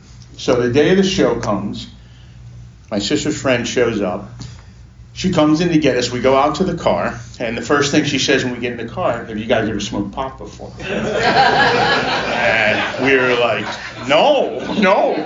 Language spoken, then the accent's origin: English; Coral Springs, Florida, United States; I grew up in Coral Springs. And back then, Coral Springs is a small town.